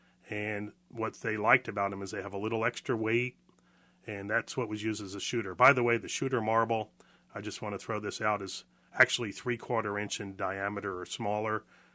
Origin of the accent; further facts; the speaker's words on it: United States; And really common where I grew up in New Jersey, New York